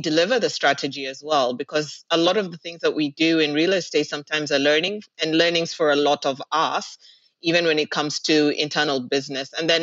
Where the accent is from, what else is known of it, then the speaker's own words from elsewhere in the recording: Kenya; now in Dubai, United Arab Emirates; No. I'm actually Kenyan in terms of where home is.